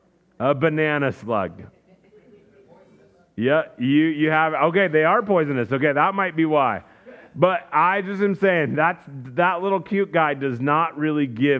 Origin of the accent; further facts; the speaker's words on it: Iowa, United States; I grew up in Iowa, and they had the South Dakota State Jackrabbits.